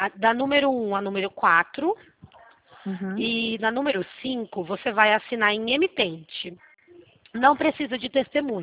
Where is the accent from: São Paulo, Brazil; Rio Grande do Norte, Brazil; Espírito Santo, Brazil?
São Paulo, Brazil; Presidente Prudente; Sou de Prudente.